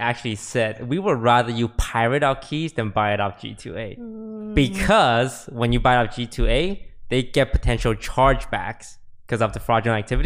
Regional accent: Canada; Oh yeah, I'm Canadian.

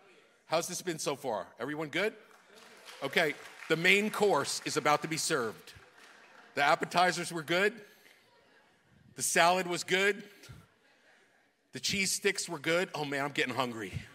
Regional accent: New York, United States; Listen, I grew up in New York. I got up, and the bus came at 10 after 7, and my street was plowed by 6 a.m. And I lived on a cul-de-sac.

